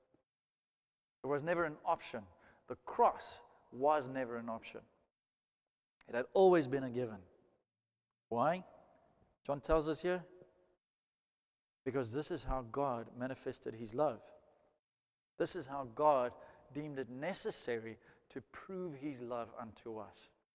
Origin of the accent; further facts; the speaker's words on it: South Africa; I know we're one nation as a South African nation, and that's true, right?